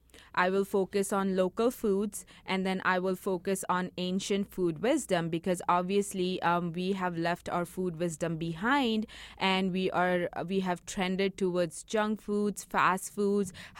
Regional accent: India; So growing up, I grew up in India, but then I went to school in US.

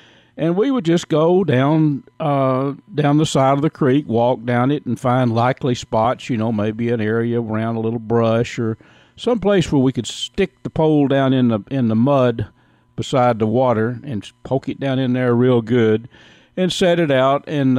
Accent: Texas, United States; those of you that know me know that I grew up in Red River County, up north of Clarksville, actually very close to Pecan Bayo.

